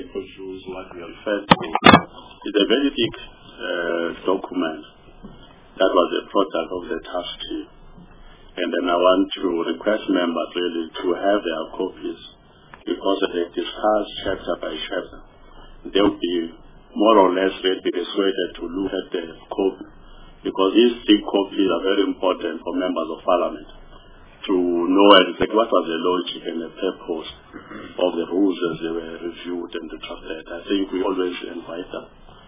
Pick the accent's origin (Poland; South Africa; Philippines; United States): South Africa; because we are South African, generally we are known now all over the world as people who have mastered the art of negotiation